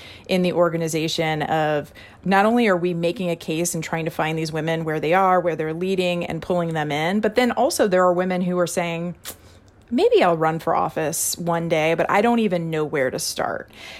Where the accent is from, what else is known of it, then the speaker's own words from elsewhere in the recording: Missouri, United States; Missouri is my home state.